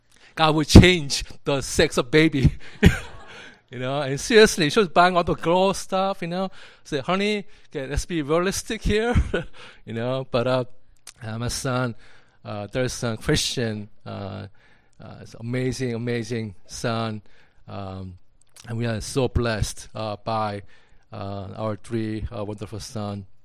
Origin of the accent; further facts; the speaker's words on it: South Korea; born there; English is a second language; I was born in Korea and raised in pastor's family.